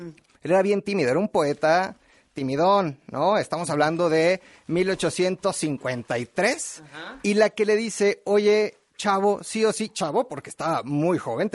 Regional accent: Mexico City, Mexico; Nací aquí en la Ciudad de México, crecí desde que tengo uso de razón en el corazón de la Condesa, en la calle Ámsterdam, ¿no? Entre Chilpancingo y Tlacíhuatl, en un edificio de 1928

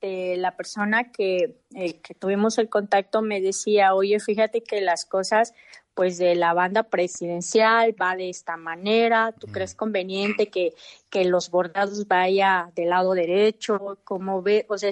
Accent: Oaxaca, Mexico; Así es un bordado de flores, que es la esencia pues de mi pueblo, es la esencia de la región del Istmo de Tehuantepec.

